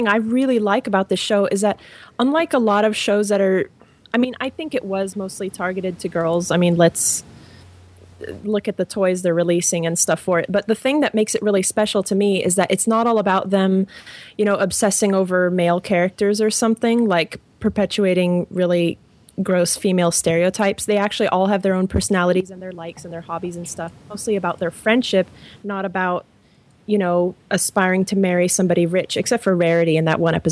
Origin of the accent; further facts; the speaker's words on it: Rome, Lazio, Italy; English is a second language; they didn't play it in Italy, which is where I grew up. I grew up in Rome and I watched like 80s anime